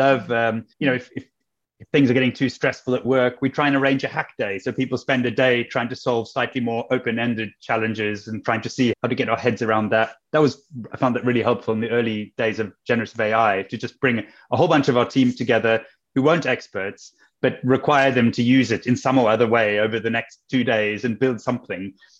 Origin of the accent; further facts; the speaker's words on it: South Africa; I'm from South Africa. It's where I grew up.